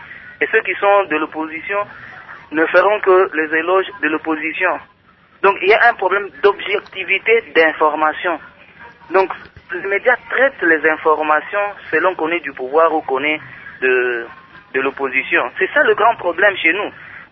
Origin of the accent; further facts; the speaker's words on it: Kinshasa, DR Congo; moi je viens de Kinshasa